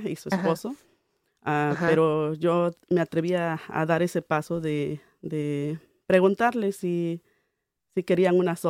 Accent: Puebla, Mexico; moved away; En sí yo no vivo en el centro de Puebla, sino a las afueras de... Sí, y más de donde yo vengo es el campo, la agricultura, todo eso, sí, ganadero.

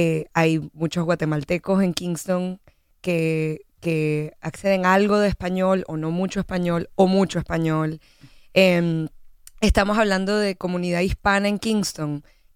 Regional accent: Puerto Rico; en Puerto Rico, de donde vengo

